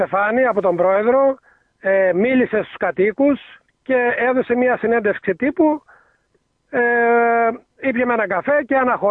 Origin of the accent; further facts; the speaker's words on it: Korfovouni, Epirus, Greece; Κατάγομαι από το Κορφοβούνι Άρτας, μεγάλωσα και έμαθα τα γράμματά μου εκεί